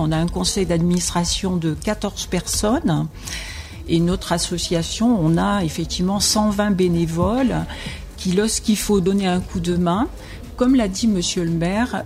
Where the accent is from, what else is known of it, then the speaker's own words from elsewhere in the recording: Chassenon, Nouvelle-Aquitaine, France; moi, je suis née à Chassenon, donc je suis un pur produit local. Je n'ai pas encore 2000 ans, mais j'ai été bercée dans mon enfance par l'histoire gallo-romaine de Chassenon.